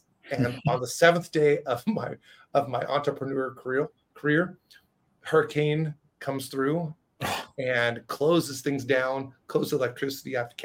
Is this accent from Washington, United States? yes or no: yes; Washington, United States; I will return to my home state in Washington after being in California